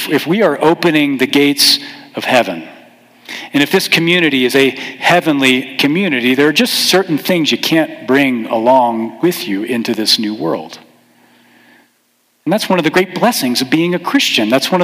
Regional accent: Houston, Texas, United States; I grew up in Houston.

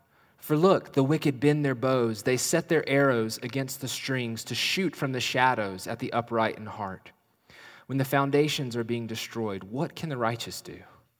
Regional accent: Appalachia, United States; accent: Appalachian; it's going to be difficult for me to not slide into my Appalachian accent talking about country music's bad boy

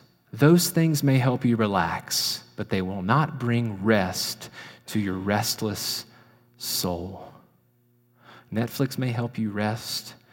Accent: North Carolina, United States; It's from my home state of North Carolina.

